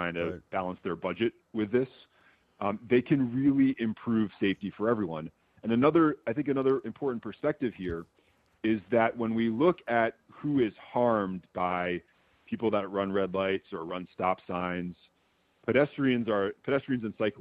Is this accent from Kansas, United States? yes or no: no; Brookline, Massachusetts, United States; These are the streets that I grew up on in Brookline Village. I mean, literally, we went around my elementary school.